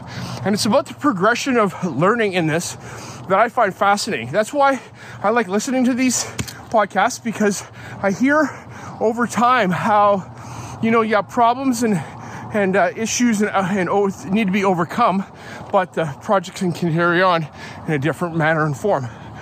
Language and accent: English; British Columbia, Canada; And so I'm from British Columbia. This was super relevant to me, Tom.